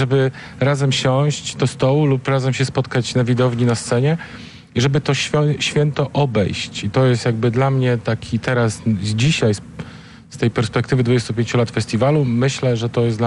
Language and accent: Polish; Szczecin, West Pomeranian Voivodeship, Poland; now in Goleniów, Poland; przyjechałem ze Szczecina do Goleniowa, przeniosłem się.